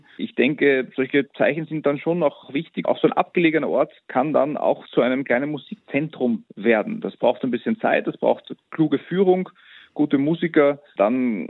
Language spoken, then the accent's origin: German; Austria; auch in meiner Heimat rund um Wien